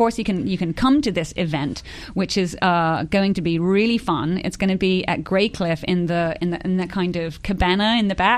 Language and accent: English; Bahamas; you know, I'm from the Bahamas and some random person from Chicago will be able to name three major Bahamian artists.